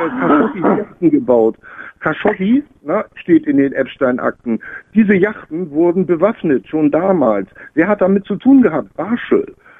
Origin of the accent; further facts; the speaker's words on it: Kiel, Schleswig-Holstein, Germany; Ich komme aus Kiel